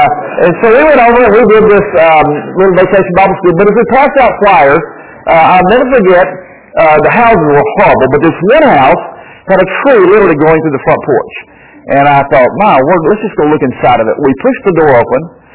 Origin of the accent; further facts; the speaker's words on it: Conroe, Texas, United States; I grew up in First Baptist Church of Conroe, Texas. It was a dumpy little town back then before the lake was built and Houston became extended down to Conroe.